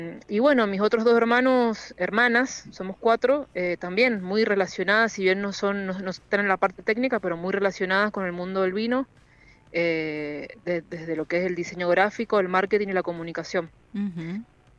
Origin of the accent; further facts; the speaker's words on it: Mendoza, Argentina; accent: Mendoza; Ya no tengo tanta tonada mendocina quizás, pero sí, soy mendocina.